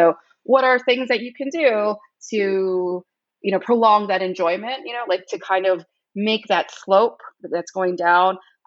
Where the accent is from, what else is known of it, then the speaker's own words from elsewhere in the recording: Canada; so I'm Canadian, but it's been, but I've been here through the election cycle.